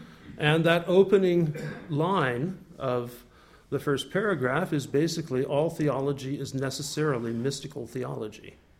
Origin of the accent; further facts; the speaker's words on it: United States; as Americans, growing up in American culture